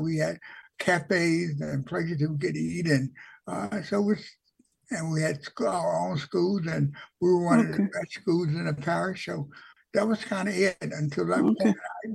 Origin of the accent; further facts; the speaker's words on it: Bogalusa, Louisiana, United States; Bogalusa was a city, and it was they had a factory there. So most of the areas surrounding Bogalusa were farming areas. But we were a city. We did not farm. We had paper mill and a box factory.